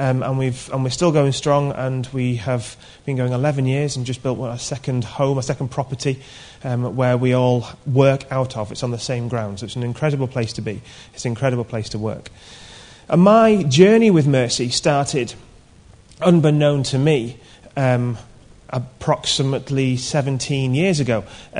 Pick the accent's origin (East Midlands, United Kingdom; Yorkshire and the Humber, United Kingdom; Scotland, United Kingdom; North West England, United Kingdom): Yorkshire and the Humber, United Kingdom; I'm from Yorkshire.